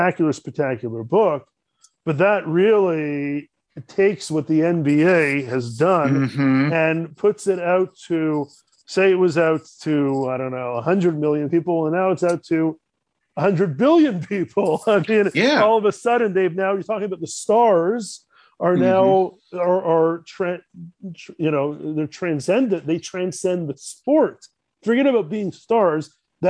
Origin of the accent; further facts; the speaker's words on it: Canada; as a Canadian, of course, it was unfortunate that they did not make the Olympic Games last year.